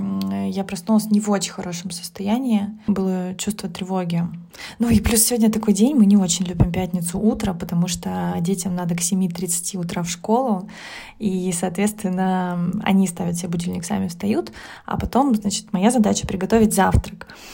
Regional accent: Slovenia; и я из Словении

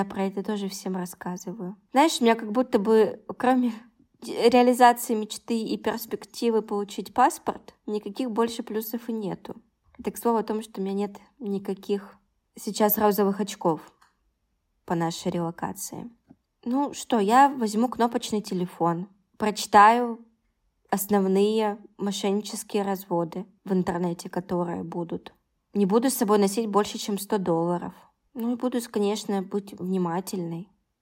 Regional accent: Yekaterinburg, Sverdlovsk Oblast, Russia; Но еще и большая разница с Москвой и с моим родным городом Екатеринбургом.

